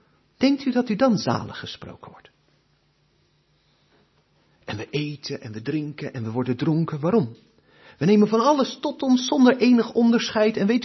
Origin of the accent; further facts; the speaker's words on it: Netherlands; En vandaag de dag, helemaal wij als Nederlanders, ben ik wel eens bang.